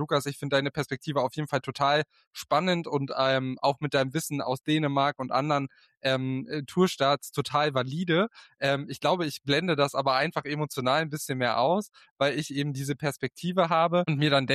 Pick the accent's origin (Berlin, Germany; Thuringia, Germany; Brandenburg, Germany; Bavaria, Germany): Brandenburg, Germany; Potsdam; also born or lived in Greifswald / Dresden; Also ich bin ja aus dem Osten, ich bin in Greifswald geboren, ich bin in Potsdam groß geworden und habe auch einen Abstecher nach Dresden gemacht in meiner Jugend.